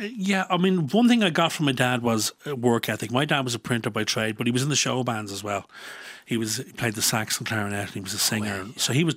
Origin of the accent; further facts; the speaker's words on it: Dublin, Leinster, Ireland; Home was Raheny. Well, Raheny, if you were applying for a job, Coolock, if you were signing on. And if you're in a fight, it was even more. So, yeah, I'm a true blue Northside Dub.